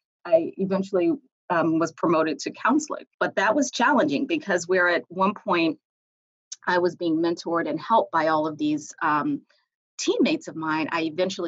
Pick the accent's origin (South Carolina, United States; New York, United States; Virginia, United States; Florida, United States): Virginia, United States; Richmond; I'm from Richmond, Virginia. I am a proud Richmonder. I spent the first 21 years of my life in Richmond. And then I went to school in Petersburg, Virginia.